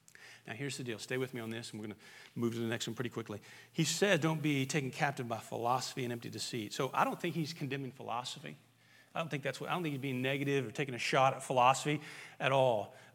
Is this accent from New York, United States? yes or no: no; Indianapolis, Indiana, United States; I grew up in Indianapolis. My parents still live there